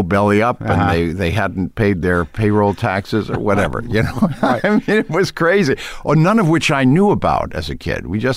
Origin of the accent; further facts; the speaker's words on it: Yellow Springs, Ohio, United States; also born or lived in Rochester / Waterville; Yellow Springs is the closest I have to a hometown, although it only lasted till I was about 11.